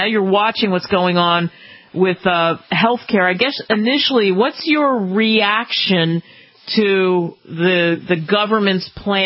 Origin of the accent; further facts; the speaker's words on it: New Jersey, United States; I grew up in New Jersey myself and the other side of New Jersey.